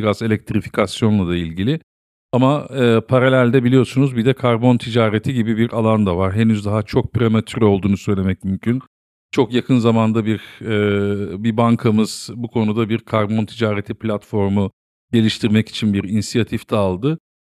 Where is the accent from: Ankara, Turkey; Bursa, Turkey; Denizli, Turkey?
Denizli, Turkey; Ben Denizli'yim aslen. Gerçi her ne kadar orada çok az bir yıl süre orada geçirmiş olsam da.